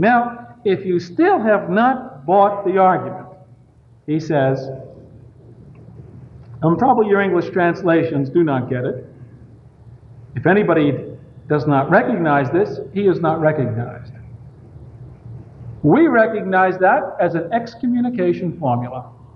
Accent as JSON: {"language": "English", "region": "New York", "country": "United States", "tie": "born or raised there", "said": "Well, I was brought up in New York, and as a child, I remember if a woman came into church without a hat, because we lived in a very predominantly Jewish and Catholic neighborhood"}